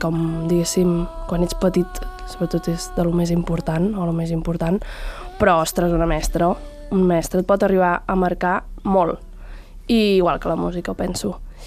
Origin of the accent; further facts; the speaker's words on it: Prats de Lluçanès, Catalonia, Spain; Jo vaig entrar a viure en una casa nova, al meu poble, Prats de Lluçanès, i amb una amiga, vam començar a viure juntes i per mi era una tornada al poble perquè jo venia d'estudiar a Lleida